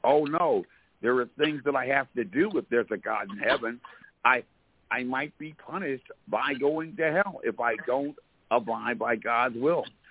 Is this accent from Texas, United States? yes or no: no; Jersey City, New Jersey, United States; I grew up in Jersey City. Jersey City is an inner city, and the public schools are terrible.